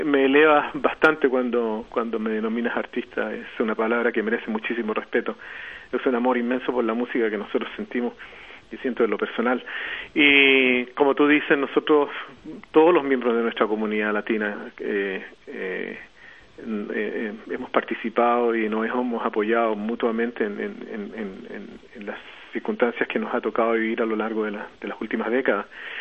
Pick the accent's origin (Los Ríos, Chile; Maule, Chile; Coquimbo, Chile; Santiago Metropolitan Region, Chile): Santiago Metropolitan Region, Chile; Santiago; nosotros somos todos de Santiago, mi familia